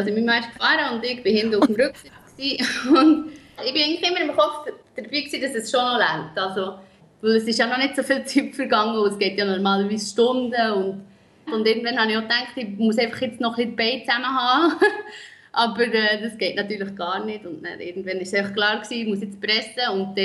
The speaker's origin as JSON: {"language": "German", "country": "Switzerland", "said": "Als Schweizer muss man sich da schon recht dran gewöhnen am Anfang."}